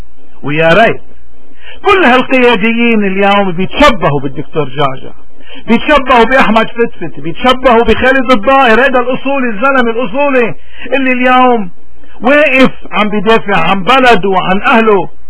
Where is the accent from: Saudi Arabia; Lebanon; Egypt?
Lebanon; واليوم نحن كلنا كلبنانيين لأي مذهب انتمينا